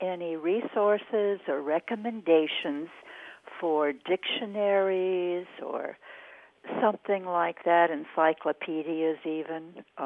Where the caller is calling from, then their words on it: San Diego, California, United States; I'm calling from San Diego.